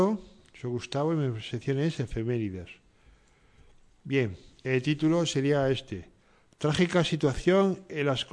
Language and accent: Spanish; Granada, Andalusia, Spain; born there; también me voy a Granada, donde yo nací